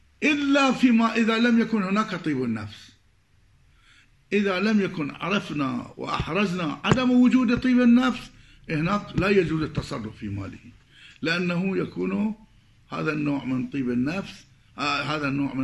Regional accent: Iraq; مثل ما يقولون عندنا بالعراق،

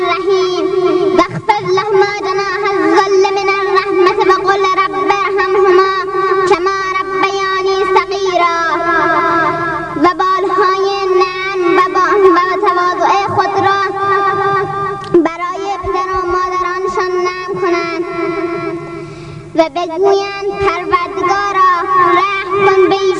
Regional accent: Isfahan, Iran

